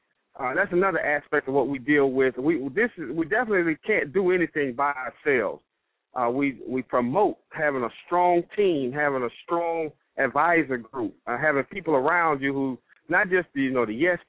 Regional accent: Jackson, Mississippi, United States; also born or lived in Hampton, Virginia / Chicago / Toledo, Ohio; now in Atlanta, United States; Born and raised in Jackson, but I left Jackson years ago.

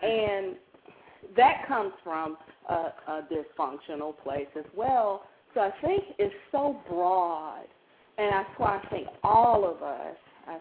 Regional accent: North Carolina, United States; now in Cleveland, United States; Actually, I'm calling from Cleveland. I'm from North Carolina, though.

